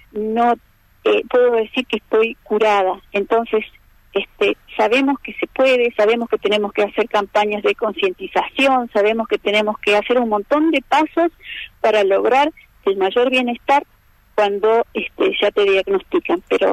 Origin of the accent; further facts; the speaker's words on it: Huinganco, Neuquén, Argentina; me hacía las quimioterapias y me volvía a mi pueblo, que es Huinganco, que son 300 kilómetros. Entonces, imagínate cuando vas a Neuquén.